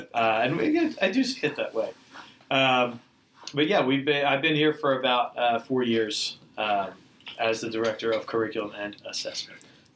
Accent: Haddon Heights, New Jersey, United States; I did. Yeah, I grew up in Haddon Heights. I'm a proud graduate of, as you mentioned, St. Rose of Lima in Haddon Heights and Paul VI.

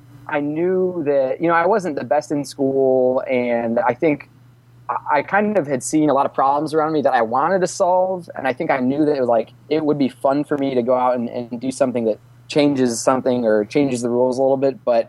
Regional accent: Toledo, Ohio, United States; now in Columbus, United States; I'm from Toledo, and I am currently living in Columbus, Ohio.

